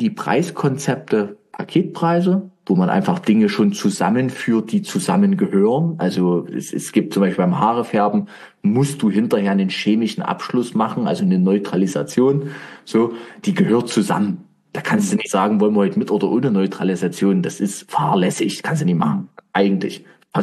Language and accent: German; Weinböhla, Saxony, Germany; aber ich bin ja ursprünglich auch aus Dresden oder halt Weinböhler. Ne? Bin ich ja da, das ist ja meine Heimat.